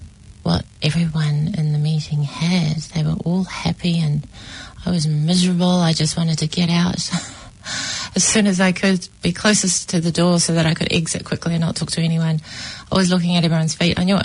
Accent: New Zealand; born there; I was born in New Zealand, Catholic background

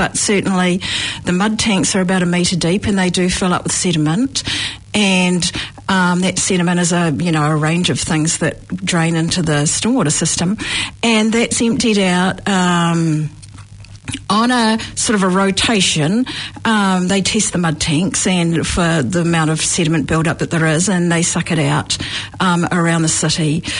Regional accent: Canterbury, New Zealand; now in Dunedin, New Zealand; So I've lived in Dunedin now 25 years. I came from Canterbury. I grew up near the Ashburton River

